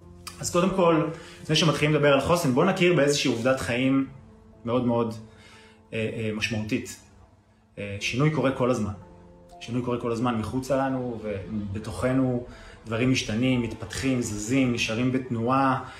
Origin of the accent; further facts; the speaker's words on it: Tel Aviv, Tel Aviv District, Israel; אני מתל אביב, משדר לכם פה מהקליניקה שלי